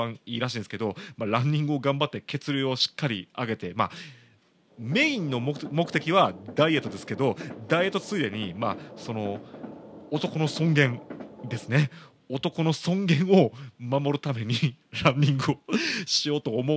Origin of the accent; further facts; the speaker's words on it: Shiga, Japan; now in Kobe, Japan; ちなみに滋賀県、僕の実家のある滋賀県は水道水あんまり温度変わらないですよ